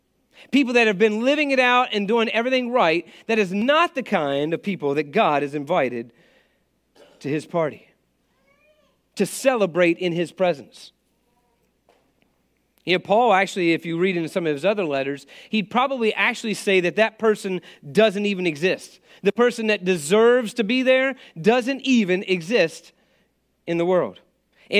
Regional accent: West Virginia, United States; I mean, I'm not a New York City guy. I really, like I said, I grew up in West Virginia, so this is a step up.

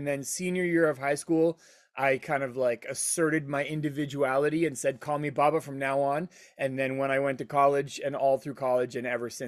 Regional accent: Vancouver, British Columbia, Canada; now in New York, United States; So I'm originally from Canada. I grew up mostly in Vancouver, but now in New York.

